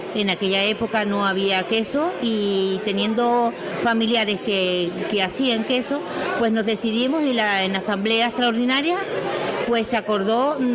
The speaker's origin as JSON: {"language": "Spanish", "town": "El Hierro", "region": "Canary Islands", "country": "Spain", "said": "Yo soy de origen de la Isla del Hierro."}